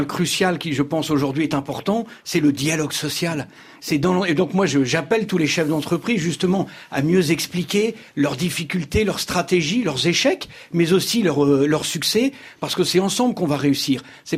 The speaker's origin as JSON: {"language": "French", "town": "Lille", "region": "Hauts-de-France", "country": "France", "said": "moi je suis originaire de Lille"}